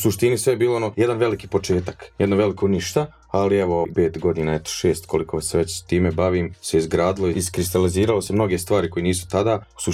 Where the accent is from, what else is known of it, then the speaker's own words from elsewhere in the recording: Brčko, Brčko District, Bosnia & Herzegovina; Generalno ja sam tu iz Brčkog